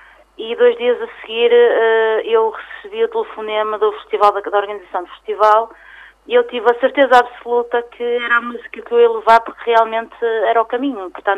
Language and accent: Portuguese; Barcelos, Braga, Portugal; eu sinto sempre que sou de Barcelos e que não tenciono ir para Lisboa viver.